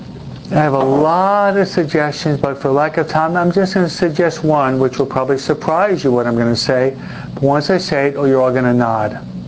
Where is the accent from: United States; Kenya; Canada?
United States; New York; I'll be more crass and concrete as a New Yorker.